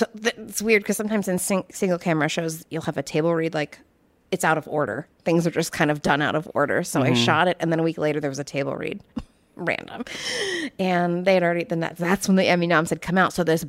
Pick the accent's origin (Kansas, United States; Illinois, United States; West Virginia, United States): Illinois, United States; Jacksonville; Middle of nowhere, Illinois. Jacksonville, Illinois.